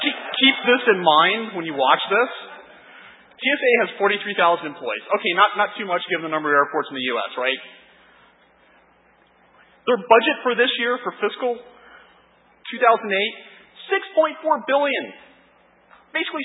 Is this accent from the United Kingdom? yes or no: no; Indianapolis, Indiana, United States; I'm from Indianapolis, in case you couldn't figure that out from, like, my flights.